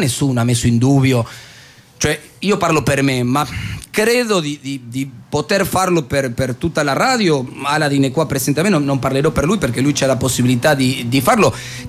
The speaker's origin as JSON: {"language": "Italian", "country": "Argentina", "lives_now": "Rome, Italy", "said": "Io, in quanto argentino che vivo a Roma, non lo farò."}